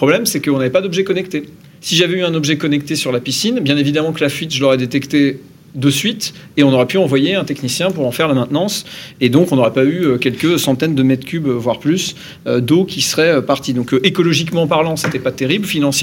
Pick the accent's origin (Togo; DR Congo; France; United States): France; Normandy; Je vais faire une réponse de Normand, mais je suis Normand.